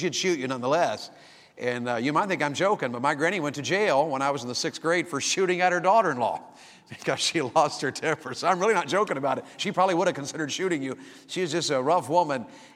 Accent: Wartburg, Tennessee, United States; So I'm a Tennessean by birth. I grew up near Knoxville, a little town called Wartburg.

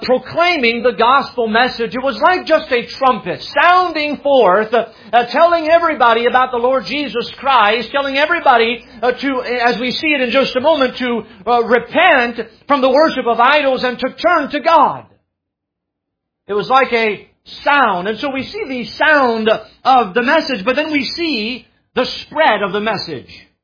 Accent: France; But I remember when we grew up in France, my family, before I was married

